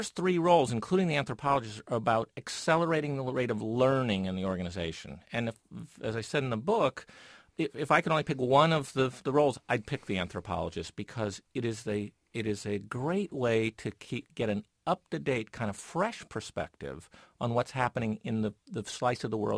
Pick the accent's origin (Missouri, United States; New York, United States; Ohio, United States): Ohio, United States; You know, I'm from Ohio, and it's a very powerful Ohio-based company